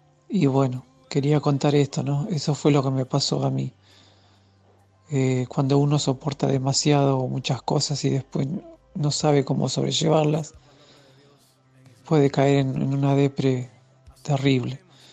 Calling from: Buenos Aires, Argentina; soy de Buenos Aires.

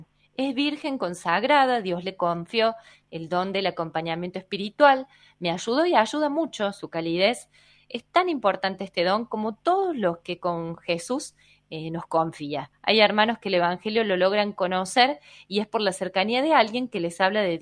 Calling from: San Salvador de Jujuy, Jujuy, Argentina; de San Salvador de Jujuy.

